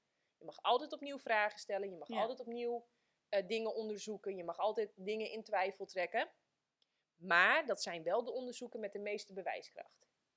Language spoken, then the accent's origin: Dutch; Friesland, Netherlands; born there; Ik ben geboren in Friesland.